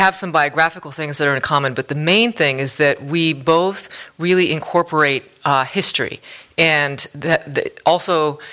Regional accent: Japan; You know, I was born in Japan.

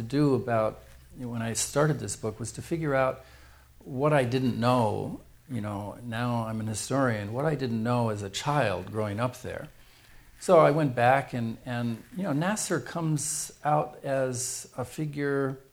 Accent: Cairo, Cairo Governorate, Egypt; English is a second language; when I was growing up in Cairo, he and I lived in the same neighborhood. Same very upper-class neighborhood called Mahdi, suburb south of Cairo, right on the Nile River.

